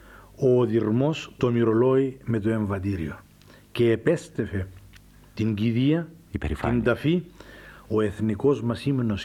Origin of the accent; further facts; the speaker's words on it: Gialousa, Famagusta District, Cyprus; Είμαστε σχεδόν χωριανοί από το Ριζοκάρπασο εκείνος, εγώ από την Γελούσα.